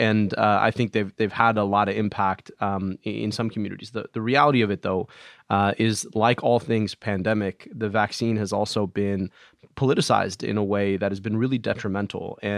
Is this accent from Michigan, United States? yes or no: yes; Michigan, United States; most recently in my home state of Michigan.